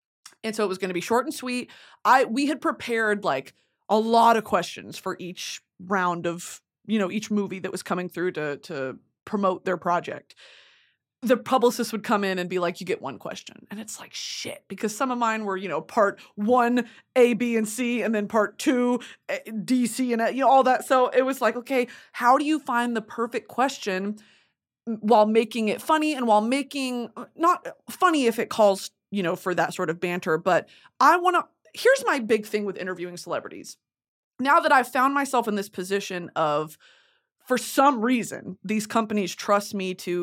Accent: Texas, United States; I am a woman of the South. I am a woman of hot weather. I am a fatty from Texas, okay?

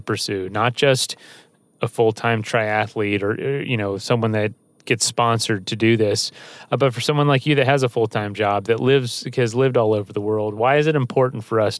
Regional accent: the South, United States; I'm from the South, and yeah, funny enough, I'm recording this in my truck right now

